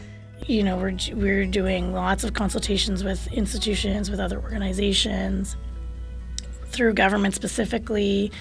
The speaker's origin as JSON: {"language": "English", "region": "Nova Scotia", "country": "Canada", "tie": "born or raised there", "moved": "as an adult", "said": "I grew up in Nova Scotia, and I moved here for school in 1999"}